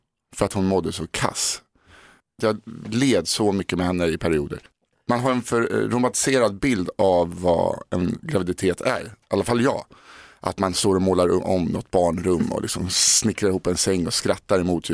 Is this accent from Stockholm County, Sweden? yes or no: yes; Stockholm, Stockholm County, Sweden; ibland brukar jag snacka söderslang med honom, för jag är från Södermalm.